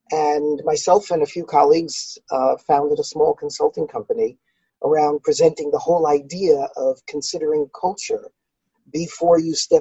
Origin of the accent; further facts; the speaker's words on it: Brooklyn, New York, United States; So I grew up in New York City, in Brooklyn, one of the most multicultural places in the world.